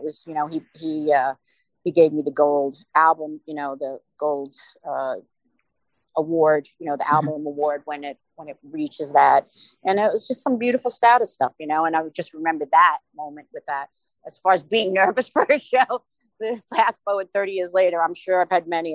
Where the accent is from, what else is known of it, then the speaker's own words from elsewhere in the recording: New York, United States; Well, we're from New York.